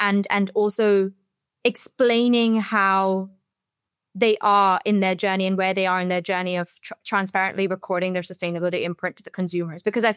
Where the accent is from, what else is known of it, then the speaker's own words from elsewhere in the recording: India; also born or lived in Singapore; I grew up in India and Singapore where, you know, you have this whole use and dispose mentality when it comes to fashion